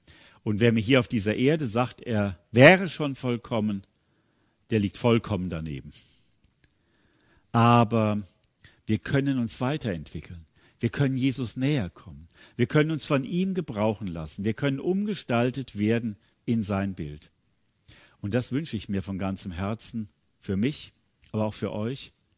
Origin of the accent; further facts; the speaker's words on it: North Rhine-Westphalia, Germany; In meiner Heimat im Siegerland, da hat es ja vor inzwischen über 100 Jahren eine Erweckungszeit gegeben.